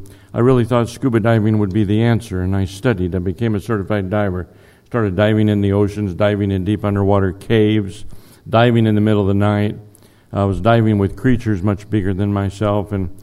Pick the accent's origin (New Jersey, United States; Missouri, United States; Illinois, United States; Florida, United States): Illinois, United States; Pekin; But when I flew back to Peoria, Illinois, we're actually from Pekin, but I flew back to Peoria, Illinois, put my airplane away